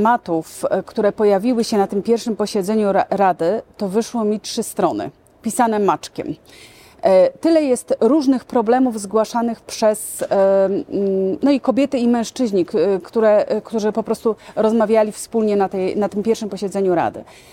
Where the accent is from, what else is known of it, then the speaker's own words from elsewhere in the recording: Włocławek, Kuyavian-Pomeranian Voivodeship, Poland; województwo kujawsko-pomorskie, ja pochodzę z Włocławka.